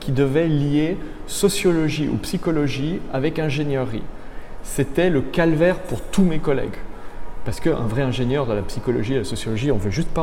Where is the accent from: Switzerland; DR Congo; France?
Switzerland; je suis à moitié suisse, j'ai grandi en Suisse